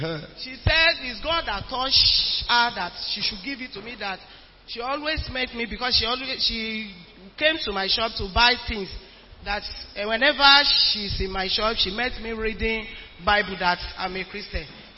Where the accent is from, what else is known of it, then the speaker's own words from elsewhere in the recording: Ondo, Nigeria; I'm from Ondo State.